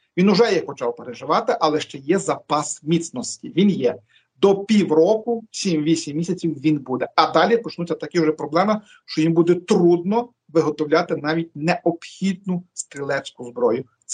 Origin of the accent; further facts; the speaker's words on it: Lviv, Lviv Oblast, Ukraine; по моєму рідному Львові